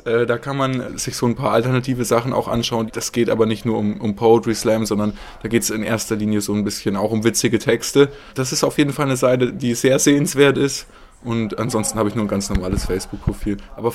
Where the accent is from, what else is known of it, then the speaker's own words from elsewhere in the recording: Hof, Bavaria, Germany; Ich komme aus Hof.